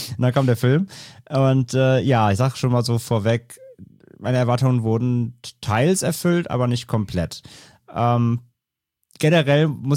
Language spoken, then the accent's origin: German; Ahrweiler, Rhineland-Palatinate, Germany; Also ist ja meine Heimatstadt, ist ja Ahrweiler